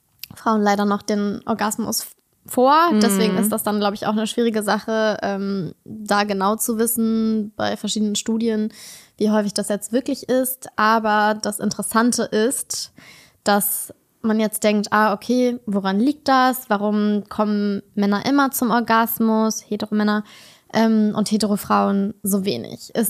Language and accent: German; Berlin, Germany; bin in Berlin aufgewachsen.